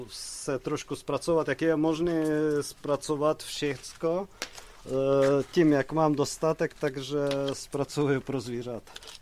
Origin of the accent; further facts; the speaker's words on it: Zakarpattia Oblast, Ukraine; Czech is a second language; Spíš to je původem, odkud pocházím. Pocházím z Karpat, pri Karpatské Rusy.